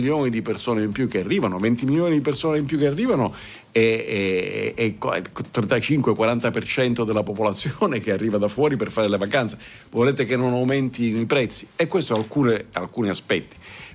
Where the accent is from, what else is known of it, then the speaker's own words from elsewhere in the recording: Southern Italy, Italy; da terrone orgoglioso di essere terrone